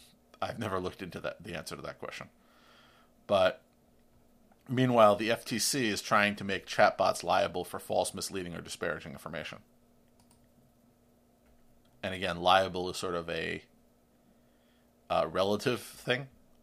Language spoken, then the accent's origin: English; New York City, New York, United States; this other Ars Technica story from my hometown of New York City was interesting.